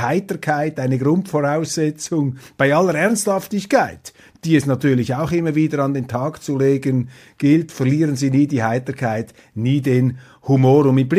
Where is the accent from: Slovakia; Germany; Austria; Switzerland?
Switzerland; ich bin ein Schweizer